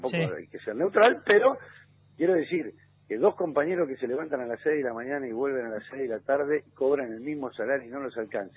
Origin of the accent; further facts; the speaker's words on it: Argentina; somos argentinos, somos especialistas en dividirnos.